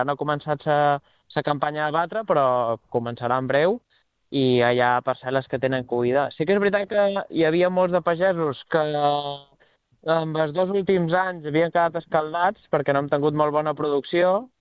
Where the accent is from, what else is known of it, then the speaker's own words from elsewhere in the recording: Sant Antoni de Portmany, Balearic Islands, Spain; que no sóc president de Eivissa, que sóc de Sant Antoni